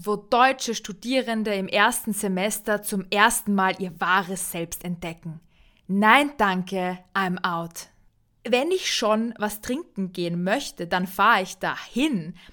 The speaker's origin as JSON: {"language": "German", "region": "Vienna", "country": "Austria", "said": "Ich als Wienerin, als gebürtige Donaustädterin, bin ehrlich gesagt ziemlich froh"}